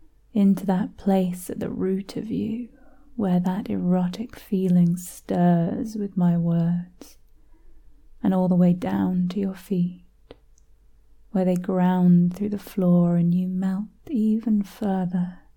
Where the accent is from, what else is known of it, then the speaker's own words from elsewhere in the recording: United Kingdom; accent: British; Perhaps part of it, a large part of it probably, is my British accent.